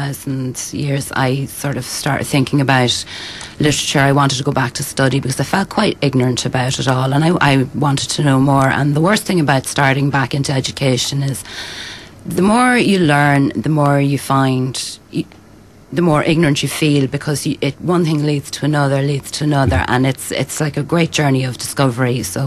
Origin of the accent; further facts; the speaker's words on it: Clanalaig, Northern Ireland, United Kingdom; I'm originally from South Armagh, along on the concession road there in a little townland called Clanalaig. My father's family would be from the town as such. My mother's actually French